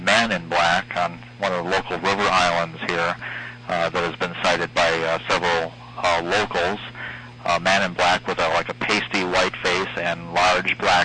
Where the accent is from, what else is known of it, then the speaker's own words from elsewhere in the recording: Winona, Minnesota, United States; here I'm calling from Winona, Minnesota, and it seems, I don't know, since I've moved back here, I grew up here and come back